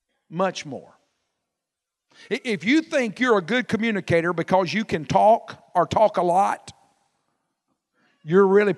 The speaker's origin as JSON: {"language": "English", "town": "Ashford", "region": "Alabama", "country": "United States", "tie": "born or raised there", "said": "When I was a boy growing up in South Alabama, I grew up in a little country church outside of Ashford on the Green Front Road."}